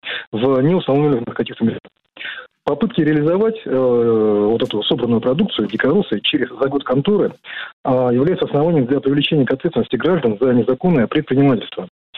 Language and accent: Russian; Buryatia, Russia; Я сам из Бурятии, из лесного региона